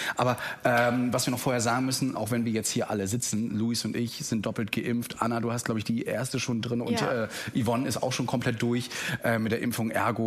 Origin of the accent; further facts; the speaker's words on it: Mecklenburg-Vorpommern, Germany; Bin ja aus MV und ob ich hier geschäftlich bin.